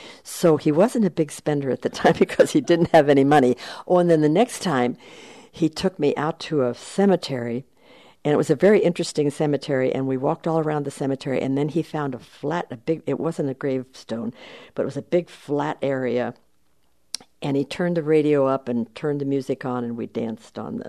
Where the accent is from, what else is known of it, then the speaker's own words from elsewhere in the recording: Dayton, Ohio, United States; I was born in Dayton, Ohio, at Good Samaritan Hospital on July 16, 1933, and lived in Dayton all my life. My family goes back to the middle of the 1800s from living in the Dayton and Minster area.